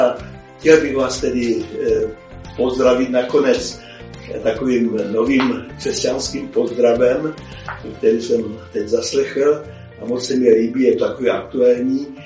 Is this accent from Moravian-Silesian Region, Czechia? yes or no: yes; Moravian-Silesian Region, Czechia; Víte, já jsem vyrůstal tady na Těšínsku, na Ostravsku celý život